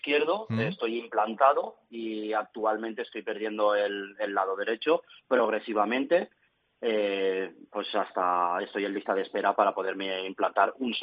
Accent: Burjassot, Valencian Community, Spain; Salimos desde el ayuntamiento de Burjasot, ¿sí?, de mi pueblo

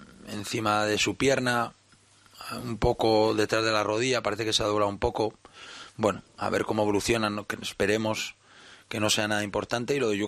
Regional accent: Gijón, Asturias, Spain; creo que somos parecidos, como somos los dos de Gijón y amigos

